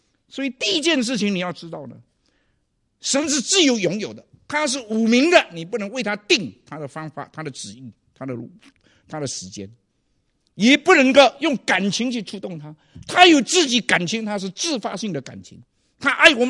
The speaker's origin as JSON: {"language": "Chinese", "region": "Fujian", "country": "China", "said": "你有没有看到我们福建人呢很坏"}